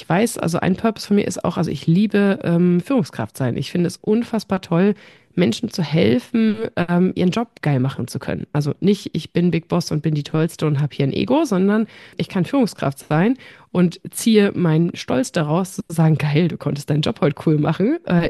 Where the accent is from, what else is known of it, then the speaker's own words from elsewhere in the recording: Bavaria, Germany; now in Münster, Germany; Wir kommen beide aus Franken und sind beide nach Münster gezogen.